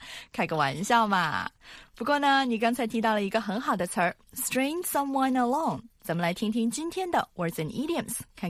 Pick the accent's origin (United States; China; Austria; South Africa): China; Beijing; I love growing up in Beijing.